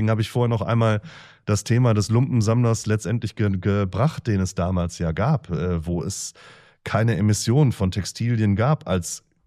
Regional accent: Essen, North Rhine-Westphalia, Germany; Also ich komme aus Essen und Essen ist ja nun mal wirklich keine Kleinstadt.

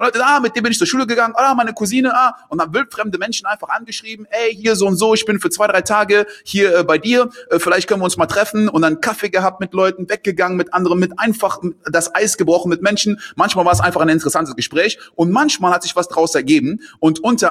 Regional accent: Côte d’Ivoire; also born or lived in Giessen, Germany; now in Dubai, United Arab Emirates; Ich bin ich bin in Gießen geboren, das steht auf meinem Pass, aber ich bin mit ein Jahr in die Elfmeinküste zurück. Mein Vater kommt aus der Elfmeinküste, meine Mutter ist deutsch, das heißt, ich bin da groß geworden.

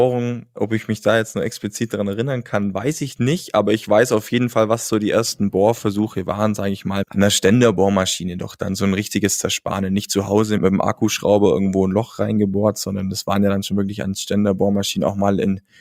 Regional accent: Bavaria, Germany; Als Allgäuer geht man ja doch sehr gern raus.

